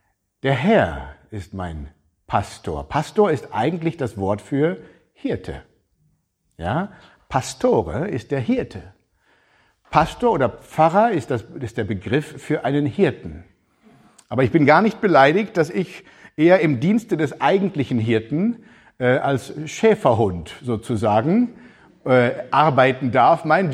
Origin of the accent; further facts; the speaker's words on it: Germany; Und so komme ich als Deutscher dahin und sage, ich möchte mich mal so als der deutsche Pastor vorstellen. Der Pastor aus Deutschland